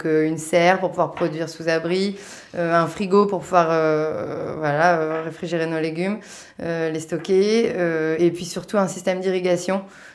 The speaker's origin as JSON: {"language": "French", "region": "Centre-Val de Loire", "country": "France", "said": "Moi, je suis originaire d'Eure-et-Loire."}